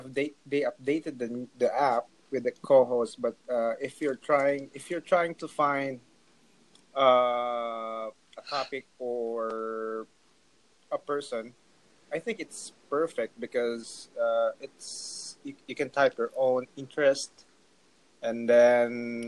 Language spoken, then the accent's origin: English; New Zealand; Toronto, Canada. New Zealand.